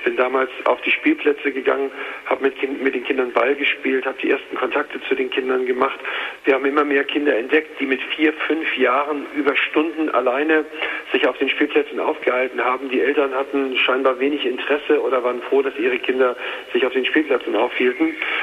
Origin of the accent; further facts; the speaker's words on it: Hamburg, Germany; als 15-Jähriger lernte ich in meiner Heimatstadt Hamburg auf St. Pauli die Halsarmee kennen